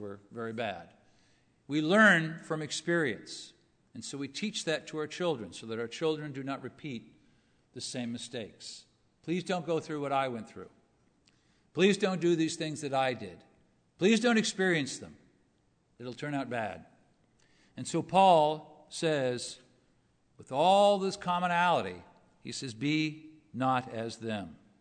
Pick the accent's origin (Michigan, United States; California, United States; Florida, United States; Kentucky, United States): California, United States; Los Angeles; When I grew up in Los Angeles, or near Los Angeles, there was one building.